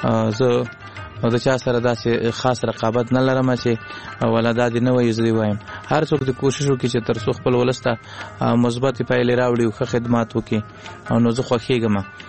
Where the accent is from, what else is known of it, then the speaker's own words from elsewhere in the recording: Laghman, Afghanistan; now in Kunduz, Afghanistan; زمونږ اصلا د لغمان ولایت یو